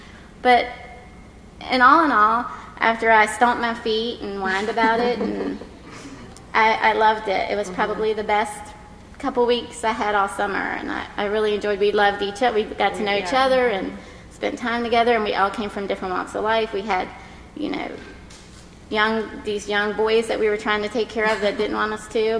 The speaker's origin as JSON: {"language": "English", "region": "Virginia", "country": "United States", "tie": "born or raised there", "said": "I wasn't raised in Rockingham County. I was raised in Page County, so I didn't know much about the history"}